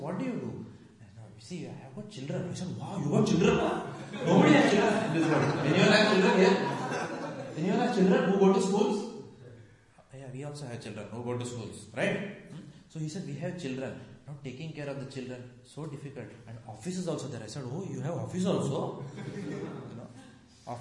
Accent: India; I know, because I come from India, I can talk more about that example.

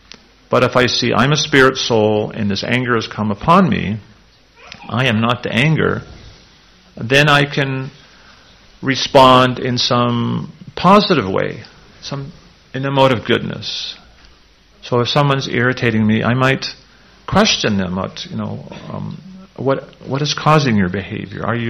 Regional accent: Canada; born there; I'm a Canadian, but in reality I have a body that took birth in Canada

